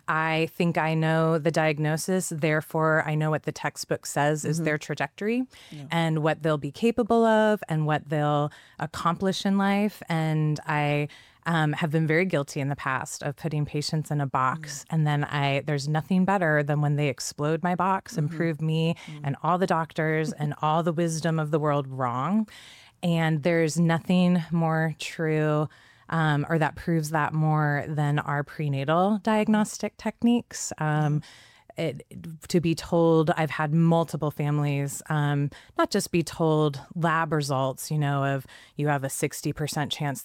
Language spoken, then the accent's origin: English; Lincoln, Nebraska, United States; I grew up in Lincoln, Nebraska. So I think I'm a fifth generation Nebraskan